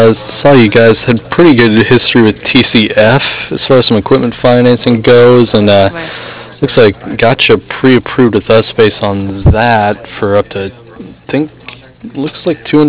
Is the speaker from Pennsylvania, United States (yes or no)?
no; Great Bend, Kansas, United States; Yeah, like, I grew up in Great Bend, and it was, like, one of the first drag tracks.